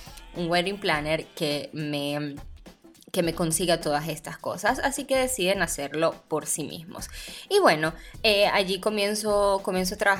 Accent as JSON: {"language": "Spanish", "country": "Venezuela", "moved": "as an adult", "lives_now": "Italy", "said": "tengo 24 años, yo soy venezolana y vivo en Italia desde hace 5 años. Un poco interrumpidos, pero bueno, son 5 años. Y obviamente salí de mi país"}